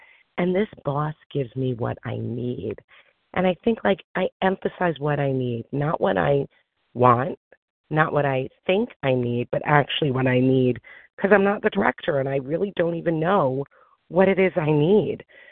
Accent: New York, United States; I'm a recovered compulsive overeater. I'm from New York

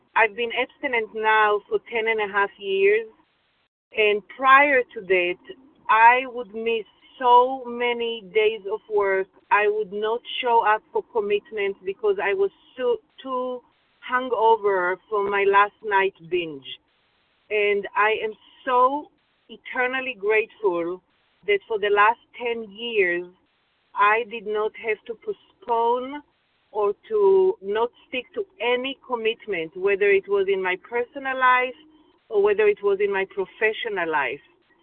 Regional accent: Los Angeles, California, United States; I'm in recovery from Los Angeles.

